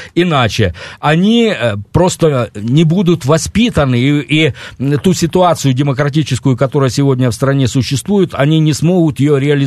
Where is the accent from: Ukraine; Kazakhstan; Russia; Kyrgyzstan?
Ukraine; Donbas; А говор у меня один. Я родом из Донбасса.